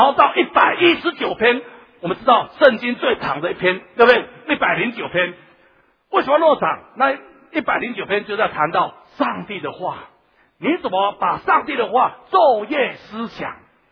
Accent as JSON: {"language": "Chinese", "town": "Taitung", "region": "Taitung County", "country": "Taiwan", "tie": "born or raised there", "said": "我那时候有小时候在台东，我住在台东"}